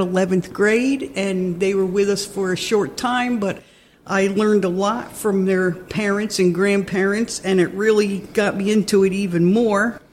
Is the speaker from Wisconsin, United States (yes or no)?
no; Red Hook, New York, United States; Let's see. I grew up in Red Hook. My dad had a farm stand selling honey, eggs, and vegetables and canned goods.